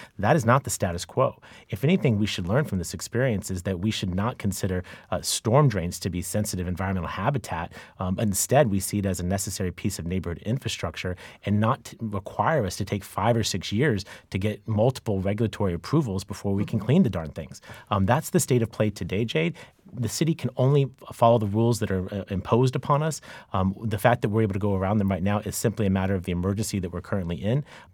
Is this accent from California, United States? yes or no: yes; San Diego, California, United States; born there; When I was born here in San Diego in the late 1970s